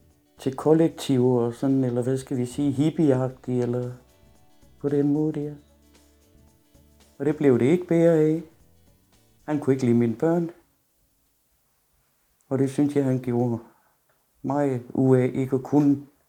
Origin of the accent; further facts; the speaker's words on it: Odense, Region of Southern Denmark, Denmark; now in Frederiksværk, Denmark; Jeg er 67. Jeg kommer fra Odense. Nu bor jeg her i Frederiksværk